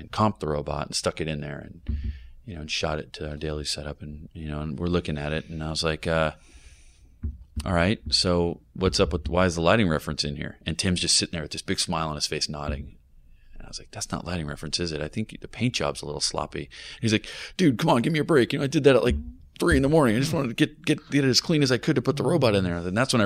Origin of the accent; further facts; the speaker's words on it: California, United States; I'm from California. I know what a palm tree looks like. I know what some dead grass looks like